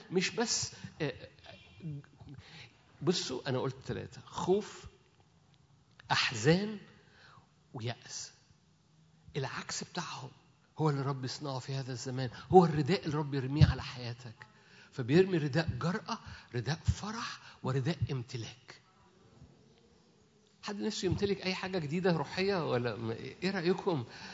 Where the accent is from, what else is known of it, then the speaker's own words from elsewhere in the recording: Minya, Minya Governorate, Egypt; بس انا من المنيا، عيلتي من المنيا، … من المنيا، اللي عند الكوبري، عند كوبري المنيا القديم. فانا اصلا منياوي،